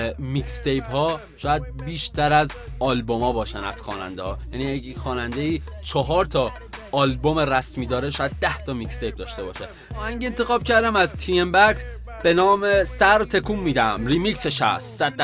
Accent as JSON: {"language": "Persian", "country": "Iran", "said": "من ایرانی هستم فکر کنم حق حرف دارم یکم"}